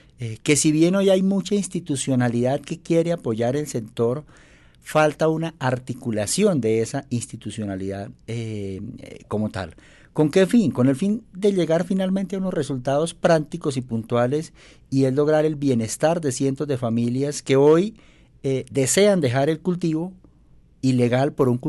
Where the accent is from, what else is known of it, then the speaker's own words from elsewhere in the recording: Colombia; como organización y como colombiano, yo considero que hoy hace falta un desarrollo de una capacidad institucional